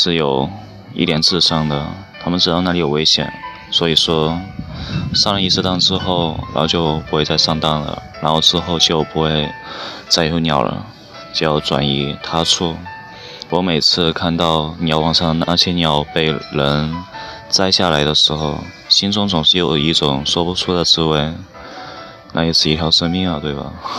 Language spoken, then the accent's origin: Chinese; Ji'an, Jiangxi, China; 我家乡是在南方江西吉安的一个小农村里，